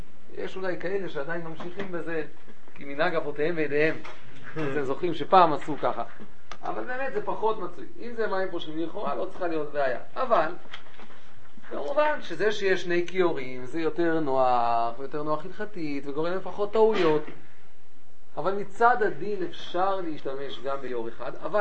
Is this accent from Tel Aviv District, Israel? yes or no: yes; Tel Aviv, Tel Aviv District, Israel; אני גדלתי בתל אביב הקטנה, לא הייתה כל כך קטנה, אבל יחסית להיום.